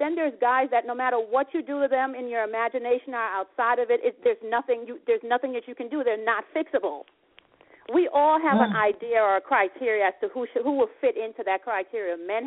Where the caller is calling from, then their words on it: Atlanta, Georgia, United States; Hey, this is … I'm calling from Atlanta.